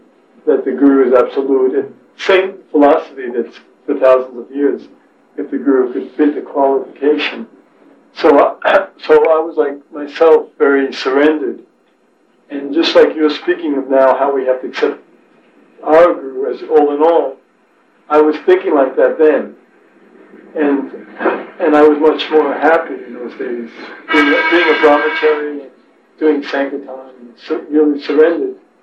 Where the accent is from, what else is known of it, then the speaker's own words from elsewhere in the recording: United States; I was from America, stationed in England.